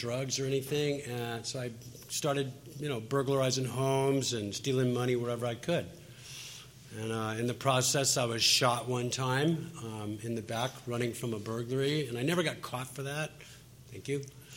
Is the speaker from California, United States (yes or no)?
yes; California, United States; But I was from California